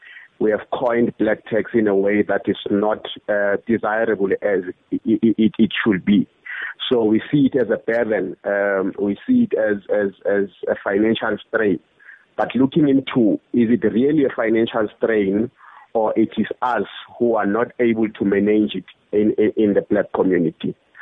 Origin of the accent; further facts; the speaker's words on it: Mpumalanga, South Africa; I'm from Mpumalanga myself.